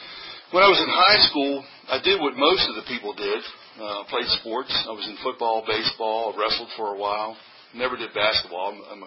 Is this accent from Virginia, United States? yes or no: yes; Alexandria, Virginia, United States; I was raised in Alexandria, Virginia, so I was right there on the line to either Maryland or D.C.